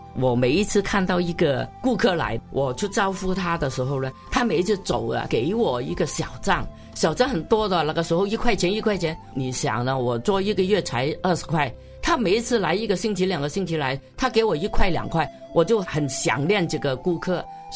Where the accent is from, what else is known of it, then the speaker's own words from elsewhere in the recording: Hong Kong; 我在香港的一个农村长大的，到十二岁第一次进学校。